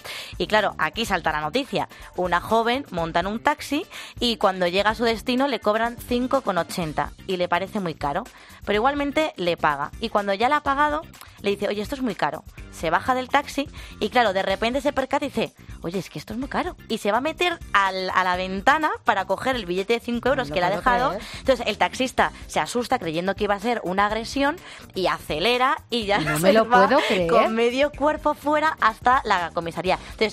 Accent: Spain; ¿cómo estamos en el norte de España? Si es que como somos los españoles

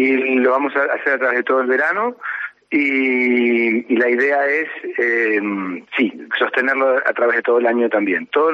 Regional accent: Argentina

